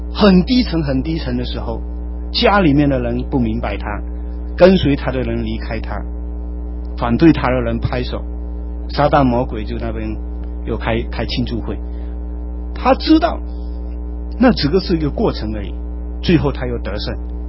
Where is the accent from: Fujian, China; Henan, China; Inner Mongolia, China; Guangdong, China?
Fujian, China; Fuzhou; 那可能是我们福州人。为什么我们福州人世界到处去做什么？